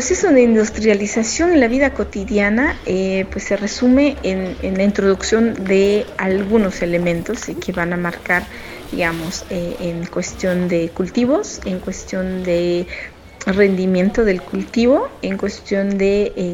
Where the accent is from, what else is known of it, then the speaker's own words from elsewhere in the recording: Chichicastenango, Quiché, Guatemala; soy de Chichicastenango, un pueblito de Guatemala conocido por un mercado prehispánico. Que bueno, todavía existe hasta nuestros tiempos. Hablo quiché y crecí en este lugar